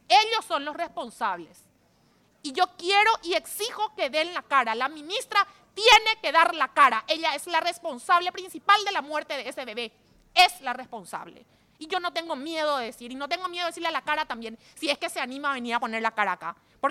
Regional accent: Paraguay; pero sobre todo como paraguaya

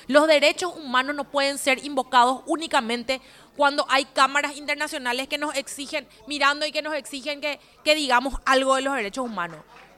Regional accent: Paraguay; lo que nos une a todos por igual con como paraguayos

